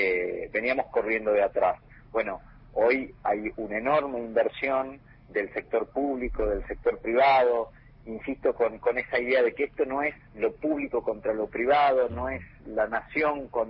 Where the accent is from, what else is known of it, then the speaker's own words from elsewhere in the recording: Salta, Argentina; ustedes saben que yo soy de Salta